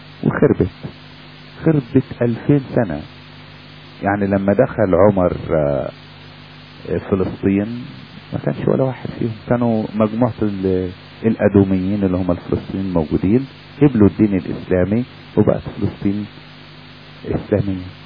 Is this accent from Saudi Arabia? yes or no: no; Egypt; ده الحاجة الغالبة زي عندنا في مصر، الحاجة الغالبة البلح النخل في مصر.